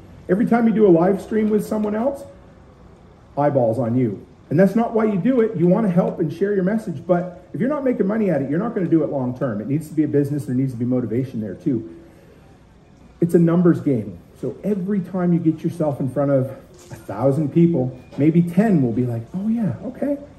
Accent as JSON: {"language": "English", "region": "East Coast", "country": "United States", "tie": "born or raised there", "said": "I grew up on the East Coast. Now, you guys will laugh at me, but do you notice I say out in a boat a little funny?"}